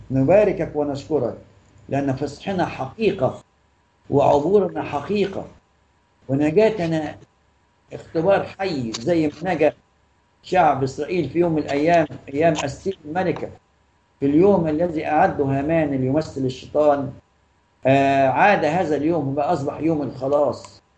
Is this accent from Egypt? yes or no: yes; Egypt; والناس كلها عندنا في مصر طبعا في كل البلاد بيحتفلوا